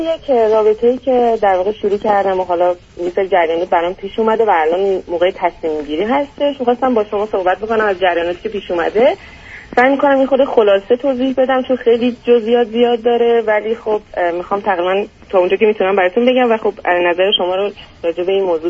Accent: Iran; moved away as an adult; من تازه از ایران اومدم، یعنی مثلا الان 3 سال خورده‌ای هستش که در اینجا هستم

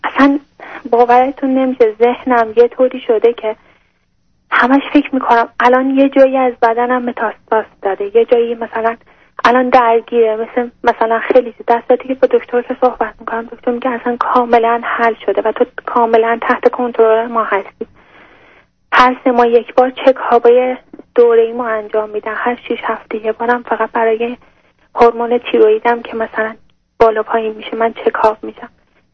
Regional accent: Iran; now in Germany; از ایران مهاجرت کردیم به آلمان.

